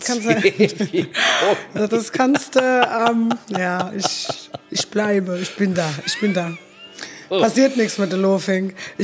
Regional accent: Rödermark, Hesse, Germany; Wenn wir dann so in meine Hut fahren, dann nach Rödermark

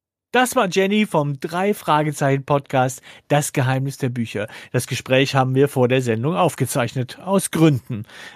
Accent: Swabia, Germany; Ich, ich komme ja aus dem Schwabenland.

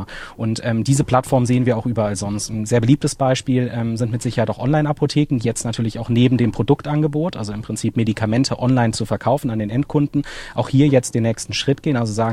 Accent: Cologne, North Rhine-Westphalia, Germany; born there; now in Heidelberg, Germany; bin gebürtiger Kölner, wohne aber tatsächlich in der unmittelbaren Nähe zu Mannheim, tatsächlich in Heidelberg

